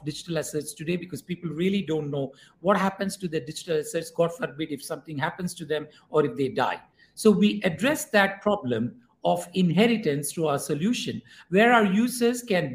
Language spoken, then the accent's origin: English; India; I'm from India.